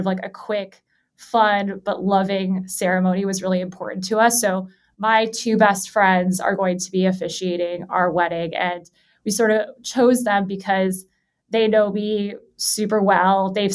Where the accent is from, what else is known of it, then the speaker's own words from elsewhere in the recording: Los Angeles, California, United States; So I'm born and raised in Los Angeles.